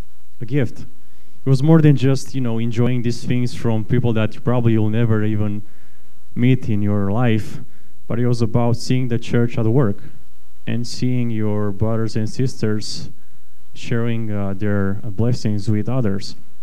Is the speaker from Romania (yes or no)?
yes; Romania; growing up in Romania, one of my favorite time of year was Christmas.